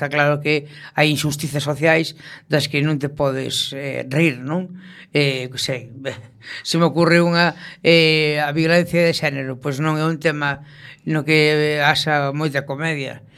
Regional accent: Galicia, Spain; rímonos do carácter dos galegos

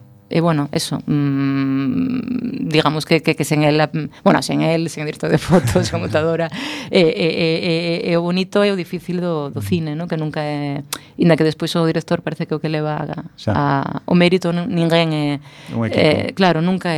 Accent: Gijón, Asturias, Spain; now in A Coruña, Spain; antes de nada teño que decir que eu son de Gijón

